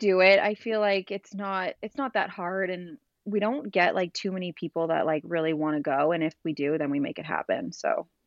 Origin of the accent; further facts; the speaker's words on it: North Bay, Ontario, Canada; and they're from Sudbury, Ontario, and I'm from North Bay. So it's about like an hour drive, and we grew up together